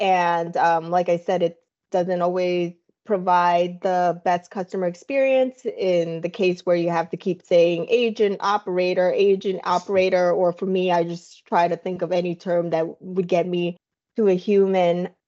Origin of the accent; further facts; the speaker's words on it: Boston, Massachusetts, United States; I'm from Boston. Like, there's like three on every block.